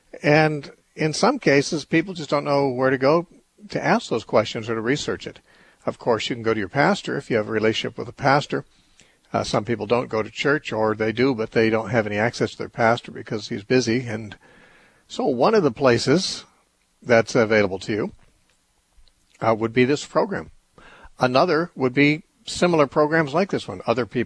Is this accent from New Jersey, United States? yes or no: no; Temecula, California, United States; once a month, I hold a meeting in Temecula, which is my hometown, though I'm not here very many weekends.